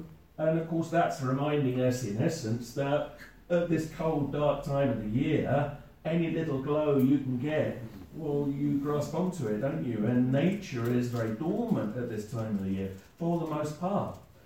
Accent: Lewes, South East England, United Kingdom; growing up in Lewes, with all the bonfire night

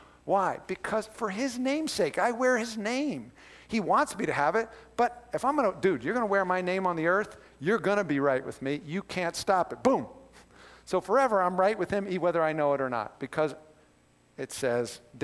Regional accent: United States; I'm not ashamed of how I am as an American, nor condemning them for how they are.

